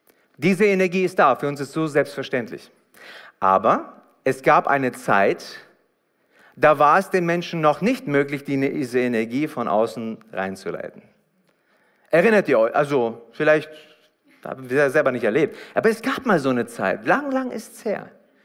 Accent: Hanover, Lower Saxony, Germany; Ich komme halt aus Hannover, seht's mir nach.

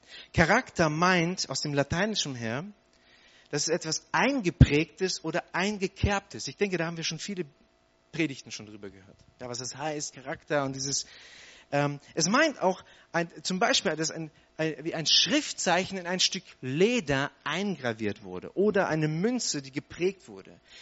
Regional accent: Hanover, Lower Saxony, Germany; Ich komme ja nicht aus Stuttgart. Ich habe ja keine Ahnung. Aber ich habe gemerkt, wupp, also hier sieht es nicht aus wie in Albershausen. Ja, ich meine, ich komme aus Hannover

